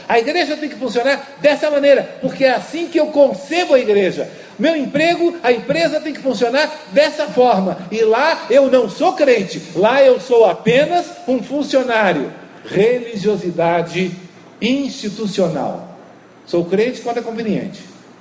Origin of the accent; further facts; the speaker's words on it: Rio de Janeiro, Brazil; Porque eu sou do Rio de Janeiro, não sou carioca, mas sou do Rio.